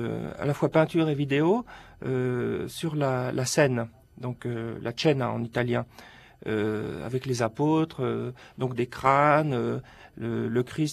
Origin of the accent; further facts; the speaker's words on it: Caen, Normandy, France; born there; à Caen, ma ville natale en Normandie